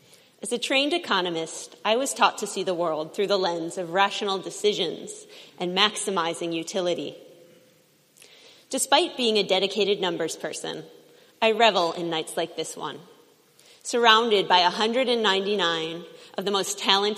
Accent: Midwest, United States; Growing up in the Midwest, I can tell you that when Kansas gets on board, the tipping point has been reached.

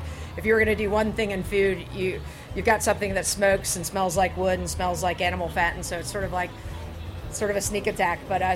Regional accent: Raleigh, North Carolina, United States; I'm from Raleigh, North Carolina, and, you know, we're obviously very entrenched in barbecue culture.

